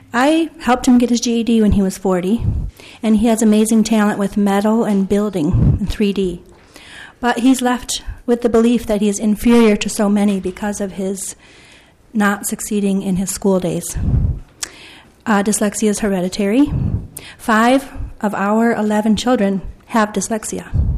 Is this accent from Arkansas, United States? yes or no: no; Minnesota, United States; But as a Minnesotan family that pays our taxes, we've already covered their public education costs.